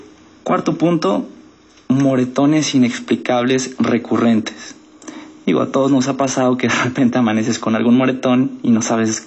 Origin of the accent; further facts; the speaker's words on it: Mexico City, Mexico; Soy del Distrito Federal, tengo familia aquí